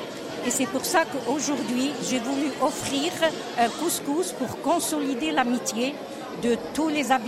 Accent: Algeria; Chez nous, en Algérie, pratiquement chez les musulmans le nord-africains

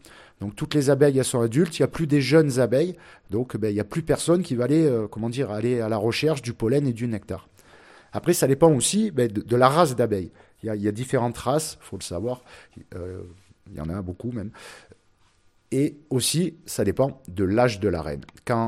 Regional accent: Southern France, France; moi je suis du Midi, on va généralement sur le plateau de Valensole

